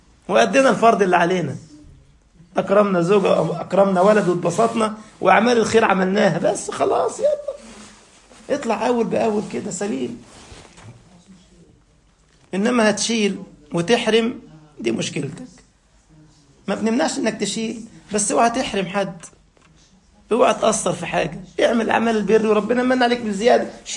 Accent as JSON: {"language": "Arabic", "country": "Egypt", "said": "عندنا في مصر"}